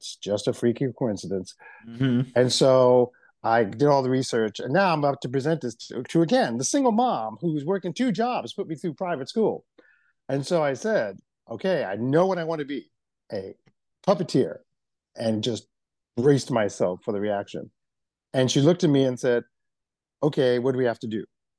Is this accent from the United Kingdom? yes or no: no; New York, United States; Well, basically, I grew up in Central Harlem. I'm a native New Yorker.